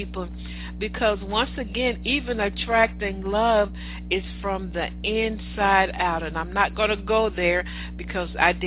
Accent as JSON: {"language": "English", "region": "the South", "country": "United States", "accent": "southern", "said": "excuse my southern accent, they ain't making no money."}